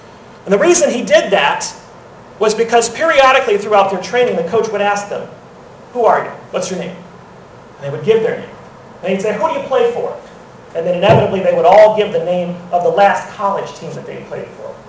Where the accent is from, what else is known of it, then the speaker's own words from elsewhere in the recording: Louisiana, United States; Of course, when I was growing up in Louisiana, we didn't have much ice, period